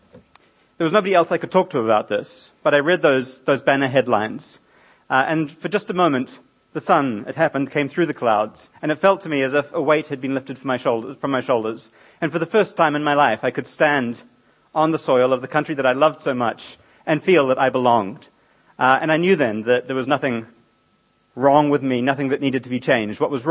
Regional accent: New Zealand; I was growing up in New Zealand, when homosexuality was still a criminal offence.

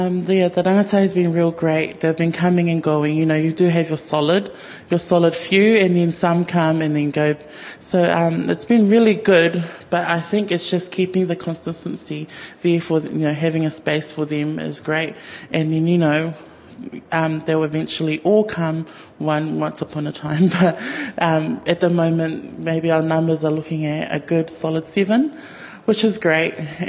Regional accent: Gisborne, New Zealand; growing up in Gisborne, there was no options for our takatāpu rangatahi

